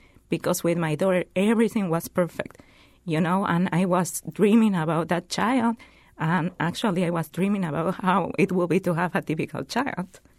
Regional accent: Bolivia; now in United States; From Bolivia. I'm from Bolivia, South America. But this is my country now and my place.

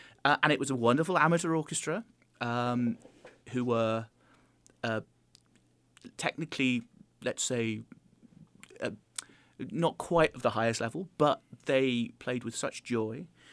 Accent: England, United Kingdom; now in Scotland; No, I come from England originally, okay. But they kind of let me live in Scotland.

